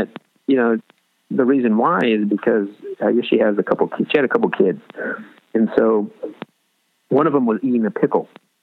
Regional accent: Los Angeles, California, United States; here we are, this, we're just from Los Angeles and we just moved out here

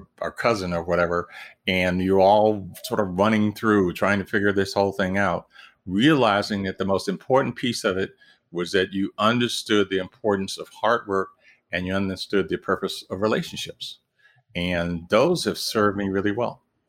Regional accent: Alabama, United States; I grew up in Alabama. Southern pride, Roll Tide.

